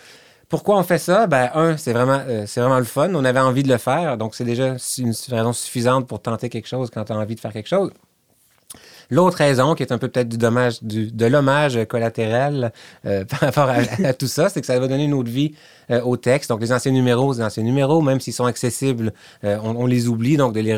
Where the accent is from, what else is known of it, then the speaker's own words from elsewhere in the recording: Quebec, Canada; accent: Quebec French; je suis professeur à l'Université de Moncton. Comme vous pouvez le remarquer, j'ai un accent québécois.